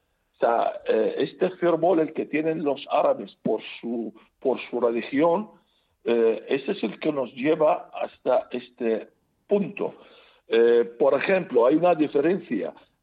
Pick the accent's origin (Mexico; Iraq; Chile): Iraq; born there; Spanish is a second language; en mi país natal, Irak.